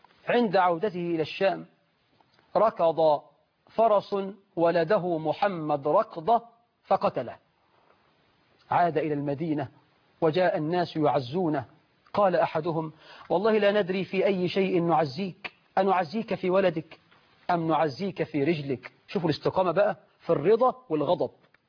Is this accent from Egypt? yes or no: yes; Egypt